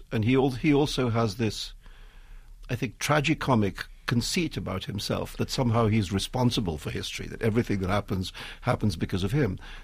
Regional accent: Mumbai, Maharashtra, India; But I grew up in Bombay, which is a big movie town.

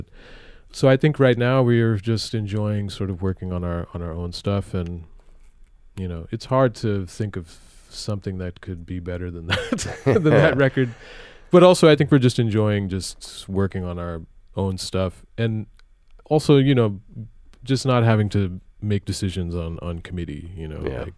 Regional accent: Connecticut, United States; Yeah, I was born in Litchfield County, Connecticut.

